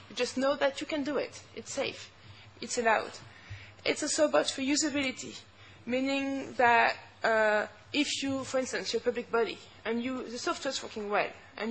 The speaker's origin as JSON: {"language": "English", "country": "France", "second_language": "English", "said": "I'm going to start first with my home country, because that's what I know best."}